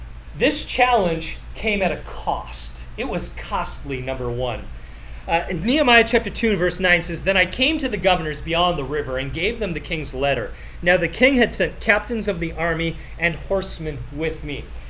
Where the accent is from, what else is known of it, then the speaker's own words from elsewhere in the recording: Canada; And obviously, I grew up during the 80s, and I had the privilege of going to Lake Placid as a Canadian and playing hockey there.